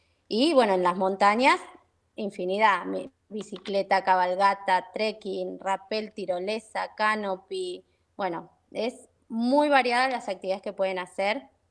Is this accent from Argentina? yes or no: yes; Buenos Aires, Argentina; now in San Rafael, Argentina; También de Buenos Aires, sí, también de Buenos Aires. Me vine acá en el 2001